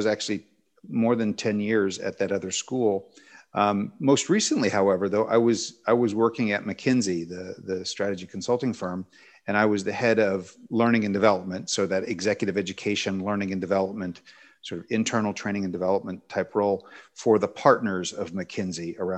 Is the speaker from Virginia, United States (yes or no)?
yes; Newport News, Virginia, United States; I'm actually from Virginia. I'm from Newport News, Virginia, which is in the southeastern part of the state.